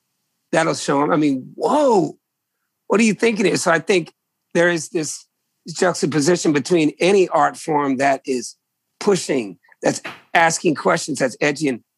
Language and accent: English; Virginia, United States; I come from Virginia people, man. I am a Virginian, brother.